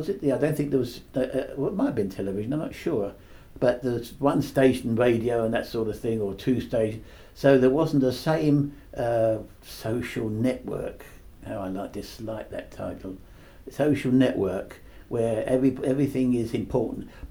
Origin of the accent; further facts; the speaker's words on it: London, United Kingdom; And to me, as a Londoner, that was very important.